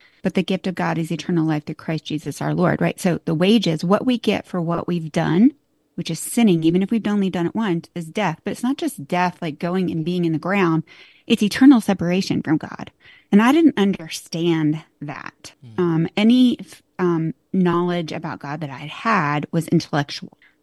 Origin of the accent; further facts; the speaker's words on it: Florida, United States; I'm originally from Florida.